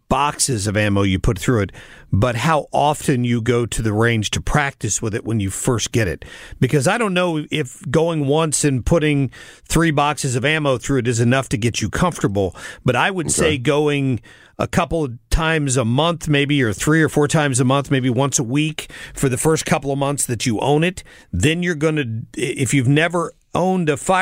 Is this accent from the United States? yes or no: yes; the South, United States; The South. I'm from the South.